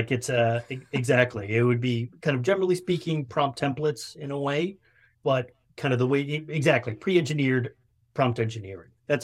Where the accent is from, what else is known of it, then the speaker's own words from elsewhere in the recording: Chicago, Illinois, United States; born there; I'm not a huge hot dog person, although I was born in Chicago.